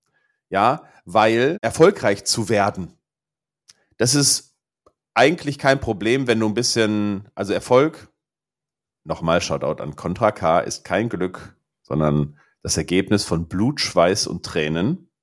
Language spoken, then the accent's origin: German; Gelsenkirchen, North Rhine-Westphalia, Germany; born or raised there